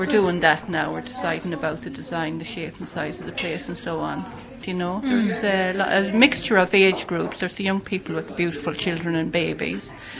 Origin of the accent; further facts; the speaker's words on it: Westport, County Mayo, Ireland; Mayo, outside Westport. I always knew I wanted to live in a community in Ireland because I'd lived in a commune before with the rebel master Bhagwan Sri Rajneesh.